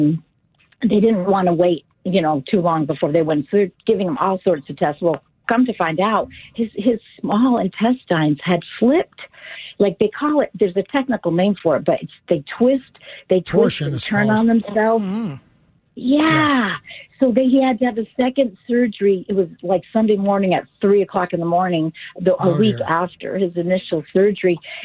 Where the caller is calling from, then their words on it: Newcastle, Washington, United States; Hi. Hi. I'm from Newcastle, Washington.